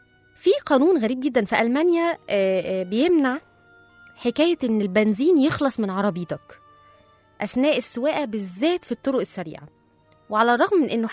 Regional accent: Egypt; احنا عندنا في مصر عارفين أو عندنا علم بمعظم القوانين اللي بتطبق في البلد

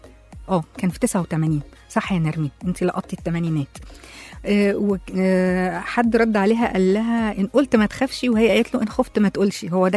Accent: Shubra, Cairo Governorate, Egypt; وزي ما أنا قلت أنا من شبرا أصلا وبحب جدا أي حد من شبرا

